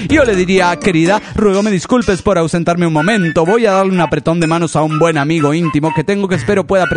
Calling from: Morelia, Michoacán, Mexico; Vengo desde Morelia, Michoacán, paisanos, para decir lo siguiente.

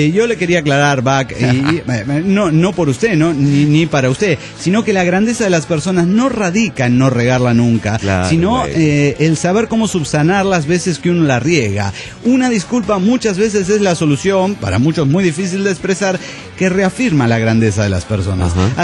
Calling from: Mexico City, Mexico; de la Ciudad de México.

